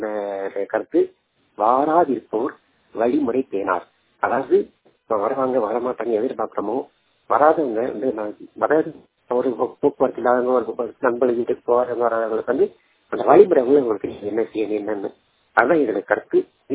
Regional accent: Irungarai, Tamil Nadu, India; நான் ஒரு பார்வையற்ற மாற்றுத்திறனாளி. எனது சொந்த ஊர் வந்து விருதுநகர் மாவட்டம் இருங்கரை என்ற கிராமம்.

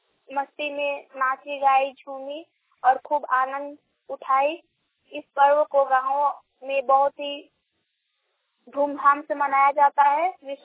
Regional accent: Kanke, Jharkhand, India; Kanchi Jharkhand, Kanke block. आज हमारे गांव में

